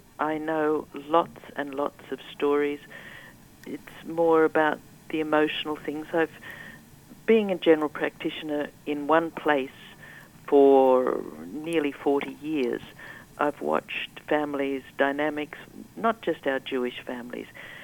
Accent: Chatswood, New South Wales, Australia; born there; I was born in Chatswood, and my parents were born in Australia.

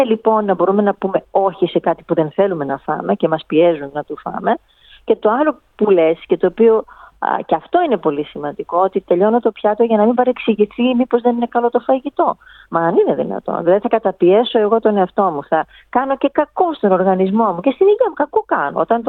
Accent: Greece; Ως Έλληνες την κουβαλάμε αυτή την νοοτροπία.

